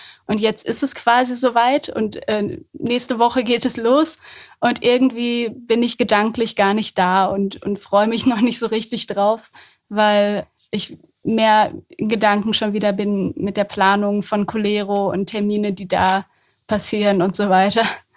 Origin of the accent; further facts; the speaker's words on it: Höxter, North Rhine-Westphalia, Germany; Aus Höxter. Mhm. Also ja, ist ja direkt neben Holzminden